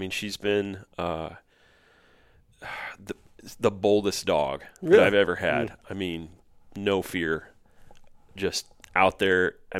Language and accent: English; Nebraska, United States; the county that I grew up in Nebraska. I haven't seen a pheasant, and my dad farms.